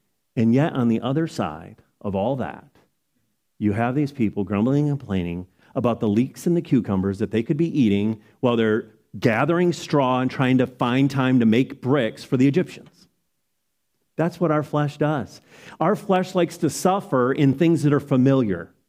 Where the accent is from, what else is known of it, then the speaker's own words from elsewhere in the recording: United States; I'm an American, and therefore I'm a Christian.